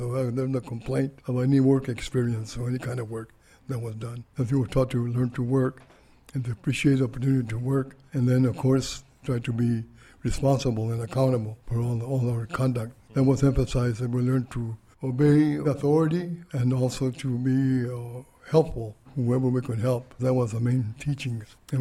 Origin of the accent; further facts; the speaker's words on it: Madera, California, United States; And we were raised in Madera, went to the schools in Madera, and then we moved to Fresno.